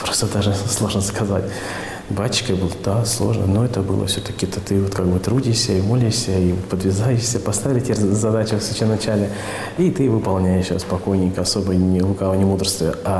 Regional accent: Karaganda, Karaganda Region, Kazakhstan; в городе Караганде, откуда я родом

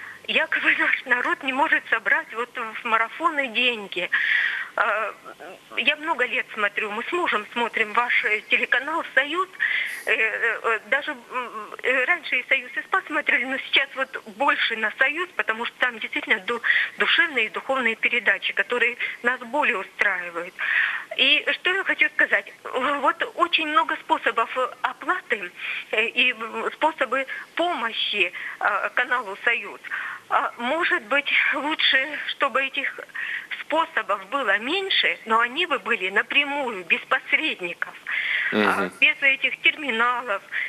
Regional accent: Sverdlovsk Oblast, Russia; я из Свердловской области.

